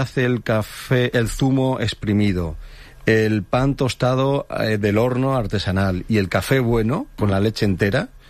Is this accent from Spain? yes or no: yes; Dénia, Valencian Community, Spain; Yo soy de Denia.